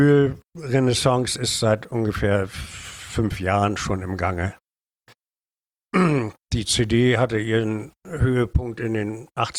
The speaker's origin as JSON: {"language": "German", "town": "Dresden", "region": "Saxony", "country": "Germany", "tie": "born there", "said": "ich bin 1947 in Dresden zur Welt gekommen. Mein Vater ist Dresdner, die Familie väterlicherseits sind Urdresdner. Irgendwann auch mal zugewandert, aber schon lange in Dresden."}